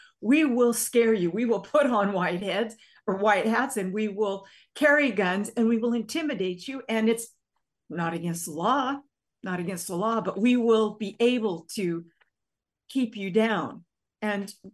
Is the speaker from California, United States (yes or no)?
no; Nebraska, United States; I remember in, you know, growing up in Western Nebraska, seeing pickup trucks with gun racks in the back window.